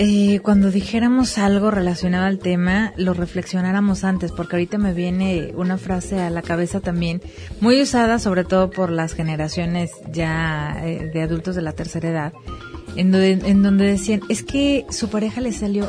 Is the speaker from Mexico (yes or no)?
yes; Mexico; cómo nos afecta a nosotros como sociedad mexicana